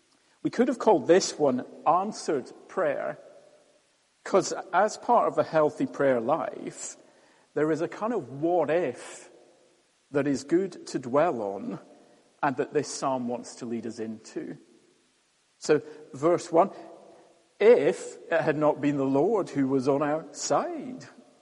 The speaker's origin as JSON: {"language": "English", "region": "Scotland", "country": "United Kingdom", "said": "Actually, I'm Scottish. I'm not sorry to mention it at all."}